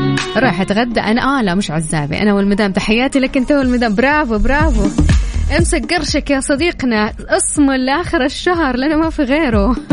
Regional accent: Taif, Makkah Province, Saudi Arabia; born there; ترى انا من مواليد الطايف على فكرة

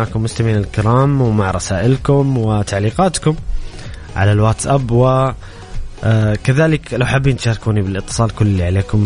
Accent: Saudi Arabia; أمامنا كأس آسيا وطموحنا كبير كسعودية

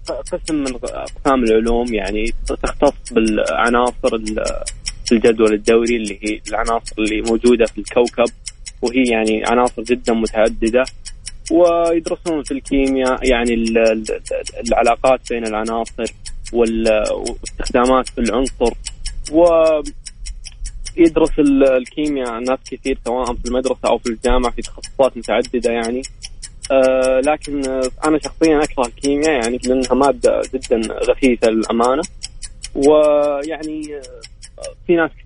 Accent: Riyadh, Riyadh Province, Saudi Arabia; من الرياض

